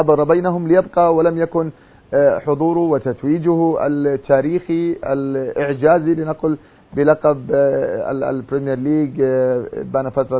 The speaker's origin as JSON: {"language": "Arabic", "country": "Saudi Arabia", "tie": "born or raised there", "said": "بحكم تواجدي في المملكة العربية السعودية وعشت طفولتي في السعودية"}